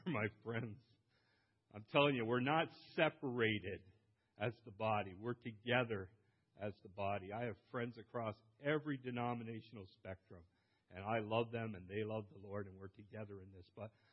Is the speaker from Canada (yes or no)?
yes; Canada; we're Canadian, and that would be offensive, maybe, right?